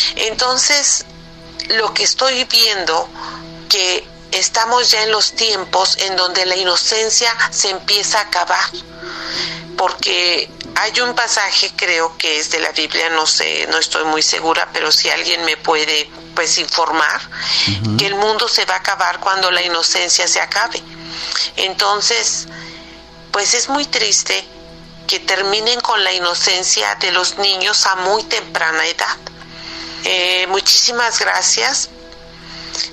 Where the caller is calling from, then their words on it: Canada; de Canadá.